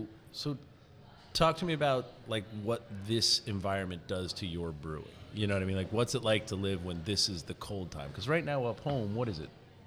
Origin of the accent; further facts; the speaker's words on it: Red Bank, New Jersey, United States; at a bar in Red Bank, which is my hometown